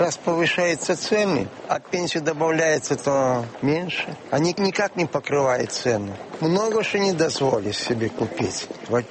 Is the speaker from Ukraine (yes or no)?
no; Saint Petersburg, Russia; Мы из России, из Питера.